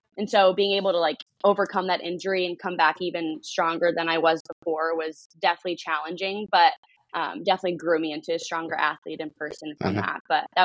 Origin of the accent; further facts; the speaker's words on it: Little Canada, Minnesota, United States; So I grew up in Little Canada, Minnesota. I have three older brothers and then my mom and dad.